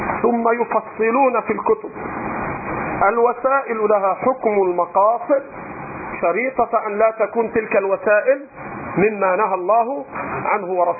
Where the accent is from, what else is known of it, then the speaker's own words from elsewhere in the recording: Egypt; ولذلك عندنا في مصر بيوجعوا روسنا انتخابات.